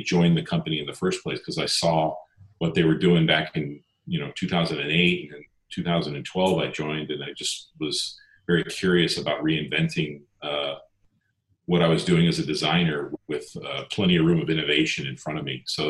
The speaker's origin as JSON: {"language": "English", "town": "Pasadena", "region": "California", "country": "United States", "tie": "born or raised there", "said": "Well, I'm a Southern California native, born and raised in Pasadena. I went to Art Center for design school."}